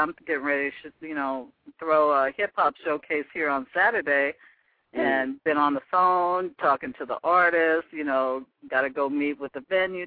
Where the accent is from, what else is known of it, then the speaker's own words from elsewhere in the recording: Pacific Northwest, United States; showcase the talents of you guys with my people here in the Pacific Northwest.